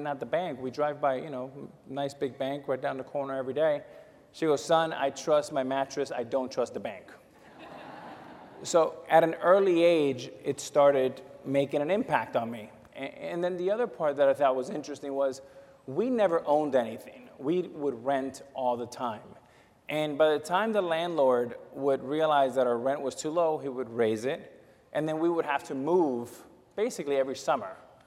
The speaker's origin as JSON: {"language": "English", "town": "Miami", "region": "Florida", "country": "United States", "tie": "born or raised there", "also_born_or_lived": "New York City", "said": "I was born in New York City. grew up in Miami."}